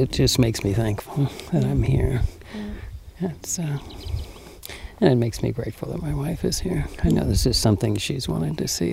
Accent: Oregon, United States; We're from Oregon.

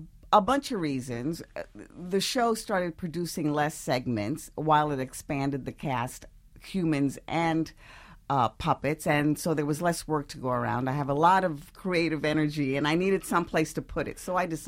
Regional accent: New York, United States; born there; Yes, I was born in New York.

